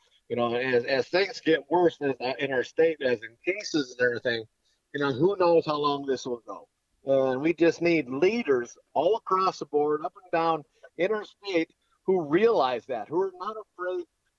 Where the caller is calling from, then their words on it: Grand Forks, North Dakota, United States; Actually, I'm calling from Grand Forks right now.